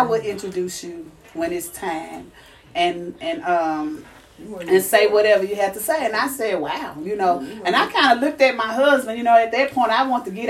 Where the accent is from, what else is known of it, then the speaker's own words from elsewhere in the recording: Brookhaven, United States; I was born and raised in Brookhaven.